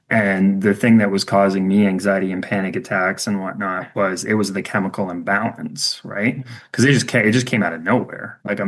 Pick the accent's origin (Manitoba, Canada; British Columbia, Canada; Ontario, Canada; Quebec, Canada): Ontario, Canada; London; which is here in my hometown, London, and they focus on helping youth with depression.